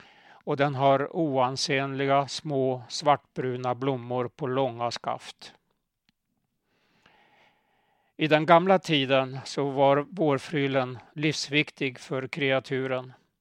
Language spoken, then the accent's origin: Swedish; Åsele, Västerbotten County, Sweden; Jag växte upp i Åsele och där finns inga vitsippor. Det var först under studieåren i Göteborg